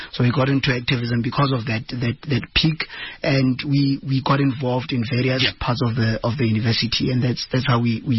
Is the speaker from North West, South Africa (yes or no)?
yes; Morokweng, North West, South Africa; now in Johannesburg, South Africa; I'm from Motswana, so I'm from a deep rural area in the northwest province called Morokweng. I came to Wits in 2016.